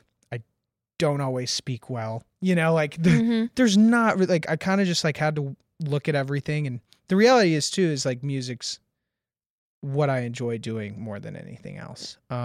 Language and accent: English; Nashville, Tennessee, United States; So I grew up here in Nashville